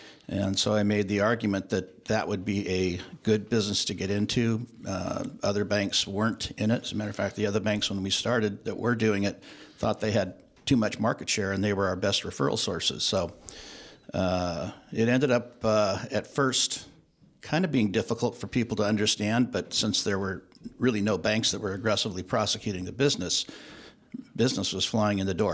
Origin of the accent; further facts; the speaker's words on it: Concord, California, United States; Well, I grew up in Concord, East Bay